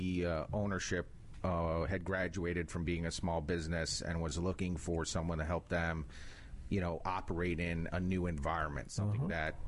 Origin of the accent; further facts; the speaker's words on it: Chicago, Illinois, United States; Chicago, Illinois.